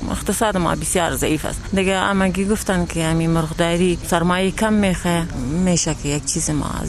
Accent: Jalalabad, Nangarhar, Afghanistan; من خود از جلال آباد هستم، شوهرم از دمی کابل از دمی جاروسی کردیم آمدیم.

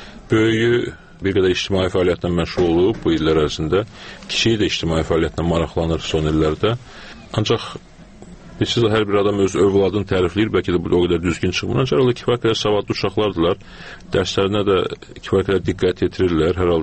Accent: Baku, Azerbaijan; born there; Mən Bakıda anadan olmuşam.

